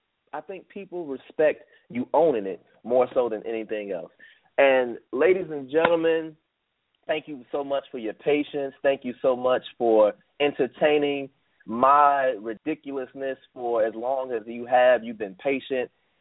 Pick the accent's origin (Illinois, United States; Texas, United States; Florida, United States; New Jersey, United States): New Jersey, United States; Now, I grew up in New Jersey. I'm from the straight-up hood, but I don't act like it because I don't need to portray that image.